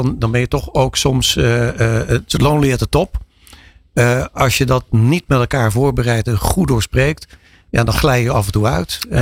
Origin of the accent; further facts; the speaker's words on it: Limburg, Netherlands; En ik mag dat zeggen als Limburger.